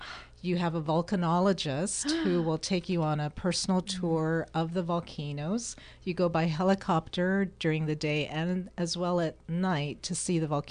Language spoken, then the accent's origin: English; Hawaii, United States; I was born and raised on Oahu, and 3/4 of the population of the state live on this island.